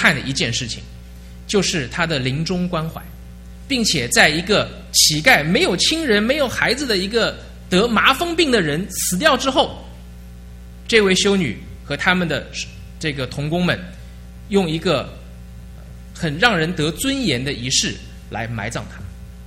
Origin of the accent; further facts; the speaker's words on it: Shanghai, China; now in United States; 我是从中国大陆来的，我是上海人。